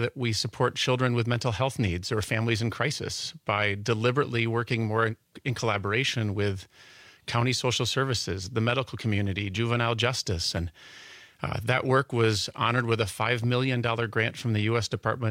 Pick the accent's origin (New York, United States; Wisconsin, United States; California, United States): Wisconsin, United States; Stevens Point; I grew up in Stevens Point. My parents were both teachers there, and I have family throughout the state.